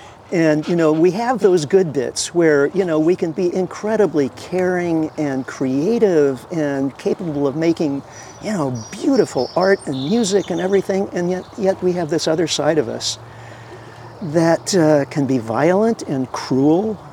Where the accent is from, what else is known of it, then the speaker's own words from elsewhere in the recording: Midwest, United States; as a kid growing up in the Midwest in the 1950s and 60s, abundance was everywhere.